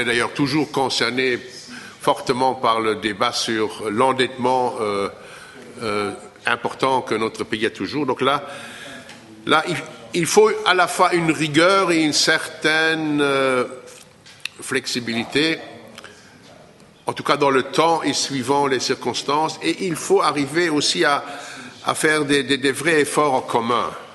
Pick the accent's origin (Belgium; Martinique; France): Belgium; Bon, chez nous en Belgique